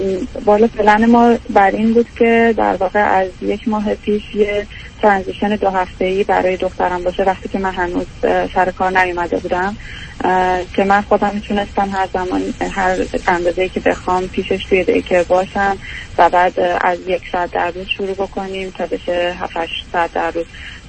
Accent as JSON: {"language": "Persian", "country": "Iran", "moved": "yes", "lives_now": "Canada", "said": "چون از ایران مهاجرت کردیم کانادا"}